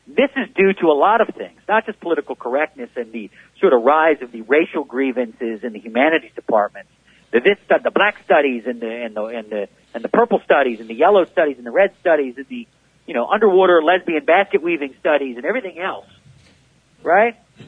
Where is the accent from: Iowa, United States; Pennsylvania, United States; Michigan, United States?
Pennsylvania, United States; Philadelphia; As you can probably tell from my book, and you can hear it, I'm from Philadelphia. I'm not afraid of any of this. I grew up on the Philadelphia playgrounds with the Philadelphia sports teams.